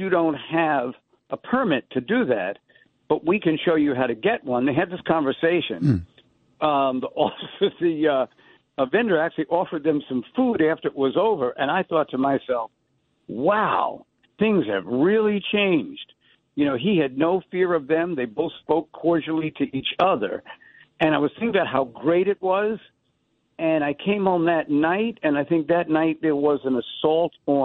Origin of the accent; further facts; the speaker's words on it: Long Island, New York, United States; now in New York, United States; I represent Harlem, but I didn't grow up in Harlem. I grew up in Long Island.